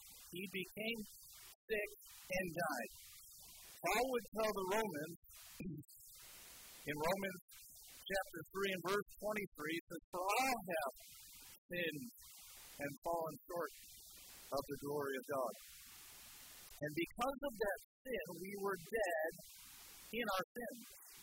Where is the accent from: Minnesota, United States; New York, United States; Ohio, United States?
New York, United States; as a kid growing up in Western New York and enjoying being outside, you would go outside and the snow would be falling